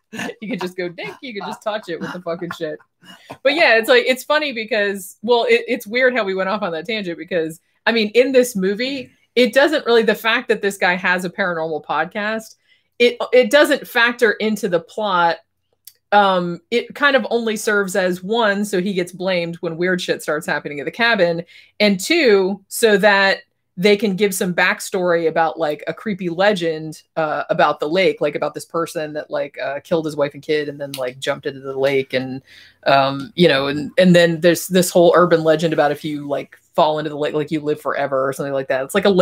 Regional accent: Daytona Beach, Florida, United States; because like, you know, I grew up in Daytona. All we had was like fucking country stations and like classic rock and shit.

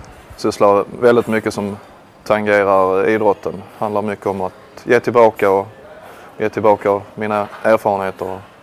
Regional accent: Bjärred, Skåne, Sweden; jag växte upp i Bjärred, det är ett litet samhälle norr om Malmö

